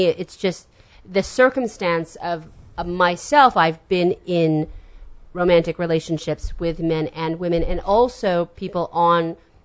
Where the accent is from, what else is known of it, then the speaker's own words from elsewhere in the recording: San Francisco, California, United States; I grew up in San Francisco.